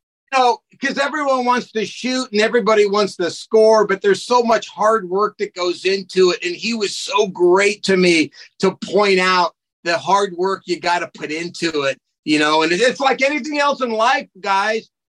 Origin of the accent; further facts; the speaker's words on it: California, United States; I'm a kid growing up in SoCal in the 1970s